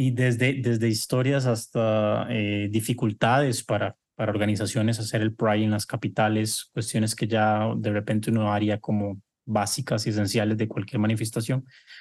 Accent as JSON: {"language": "Spanish", "country": "Costa Rica", "said": "Entonces ver esta realidad ya visible en mi país, en mi tierra, pues por supuesto que era un sueño hecho realidad y marca por completo un cambio en la sociedad costarricense"}